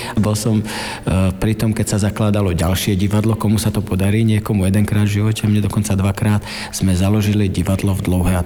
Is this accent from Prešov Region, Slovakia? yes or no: no; Trenčianske Teplice, Trenčín Region, Slovakia; born there; moved away as an adult; now in Prague, Czech Republic; Ja som sa narodil v roku 1972 ešte na Slovensku v Trenčianskych Tepliciach